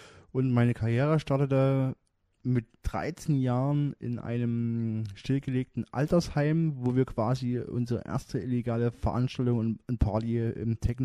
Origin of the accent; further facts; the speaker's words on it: Chemnitz, Saxony, Germany; ich komme aus Chemnitz.